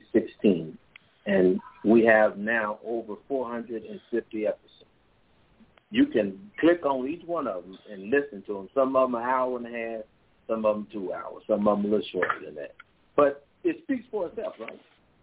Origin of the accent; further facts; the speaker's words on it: Chicago, Illinois, United States; One thing I've noticed is that when I grew up in Chicago, used to run with the little gangs there